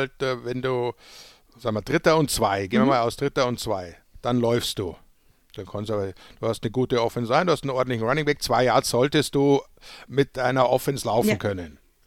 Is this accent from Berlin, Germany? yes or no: no; Munich, Bavaria, Germany; natürlich in meiner Heimatstadt findet dann das erste NFL-Spiel.